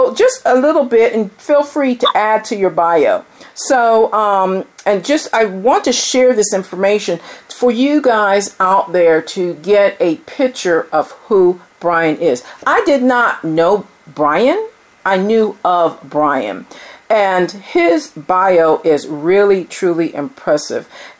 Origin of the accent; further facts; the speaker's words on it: Fort Dix, New Jersey, United States; born there; I was born in Fort Dix, only lived there for 3 months.